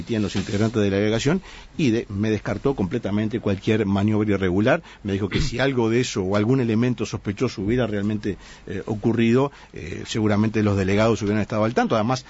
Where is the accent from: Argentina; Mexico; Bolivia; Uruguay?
Uruguay; El sentimiento de alegría profunda como uruguayo de ver a la bandera, a mi país, a mi bandera allí presente.